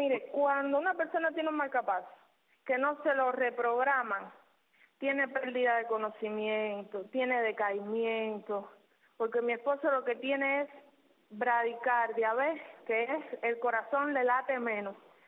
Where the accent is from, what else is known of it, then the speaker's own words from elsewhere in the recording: Placetas, Villa Clara, Cuba; No, nosotros somos de Placeta.